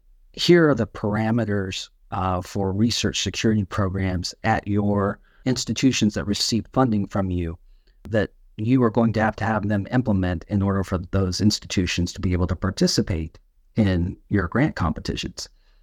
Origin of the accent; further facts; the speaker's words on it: Corpus Christi, Texas, United States; I'm from Corpus Christi, Texas, originally, which is just down the road from San Antonio.